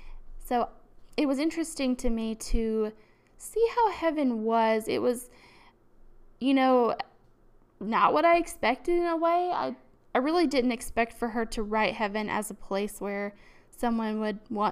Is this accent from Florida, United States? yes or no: no; Alabama, United States; I am from Alabama, and football is a very big thing here.